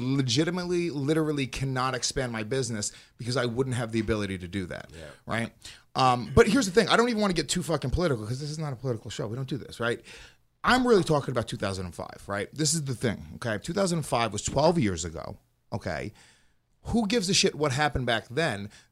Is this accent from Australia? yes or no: no; New York, United States; I grew up as a liberal. I grew up in New York as a brown person.